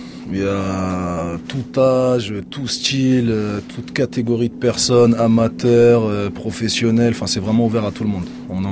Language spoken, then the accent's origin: French; Maurepas, Île-de-France, France; born there; Moi, je suis né à Maurepa, mais là, je suis parti quand même, ça fait quelques années. J'ai grandi un petit peu, j'ai changé un petit peu d'atmosphère. Mais je suis là quotidiennement, donc je suis bien imprégné du quartier.